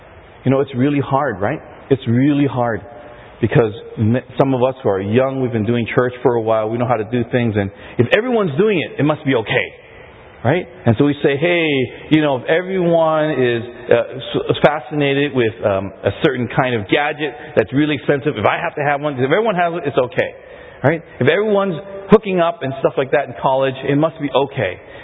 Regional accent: Canada; I was from Canada, Chinatown, Canada.

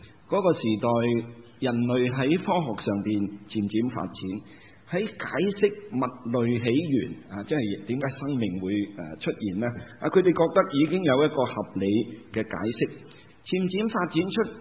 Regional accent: Guangdong, China; 我们广东人叫做咸丰年

